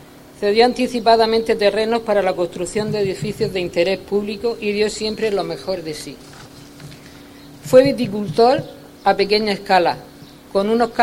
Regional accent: La Palma, Canary Islands, Spain; Yo soy de La Palma y sé que era un gran palmesano.

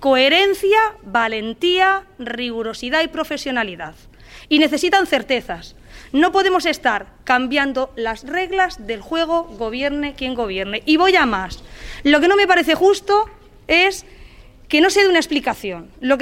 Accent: Cartagena, Region of Murcia, Spain; como ciudadana de Cartagena, como una persona de pueblo donde he visto a la gente de mi tierra, a los agricultores, trabajar

